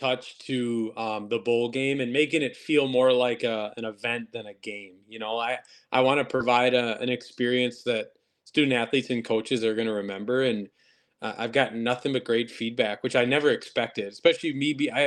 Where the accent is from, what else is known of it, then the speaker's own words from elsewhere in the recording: Madison, Wisconsin, United States; But, you know, I'm from Madison, so I figured if it's around Madison, we're going to still call it the Isthmus Bowl.